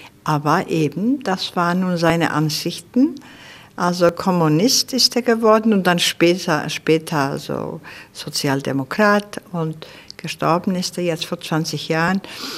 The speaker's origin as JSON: {"language": "German", "town": "Seyðisfjörður", "region": "Eastern Region", "country": "Iceland", "tie": "born or raised there", "said": "ob ich vielleicht meine Geschichte so aus meiner Kindheit in Seyðisfjörður erzähle"}